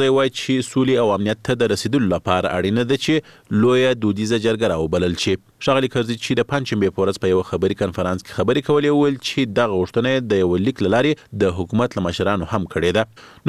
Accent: Afghanistan; د یو افغان په توګه

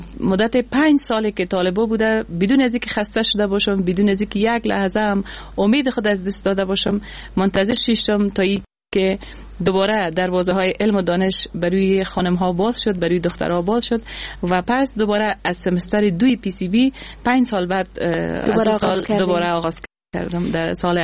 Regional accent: Afghanistan; born or raised there

